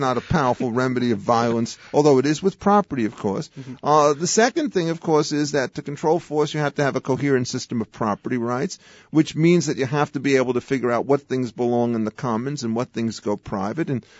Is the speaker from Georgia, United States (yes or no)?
no; New York City, New York, United States; I mean, my background in terms of origins is I was raised in New York City, went to Columbia University, and then I started my study of law at Oxford University in England and came back to finish up at Yale